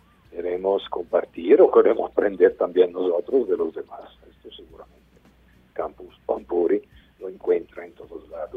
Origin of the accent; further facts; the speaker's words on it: Italy; Spanish is a second language; now in Colombia; yo soy italiano, ecco, el acento se entiende.